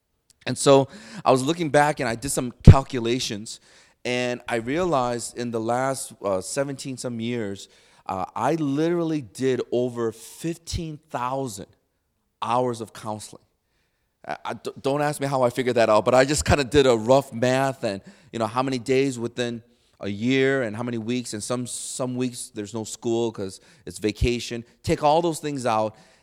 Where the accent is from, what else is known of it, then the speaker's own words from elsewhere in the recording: Chicago, Illinois, United States; now in Ann Arbor, United States; And literally within 1 month of us getting married, we moved to Ann Arbor. And we're from Chicago.